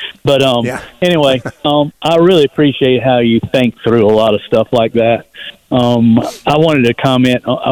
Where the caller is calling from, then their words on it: North Carolina, United States; Hey, I'm calling from North Carolina.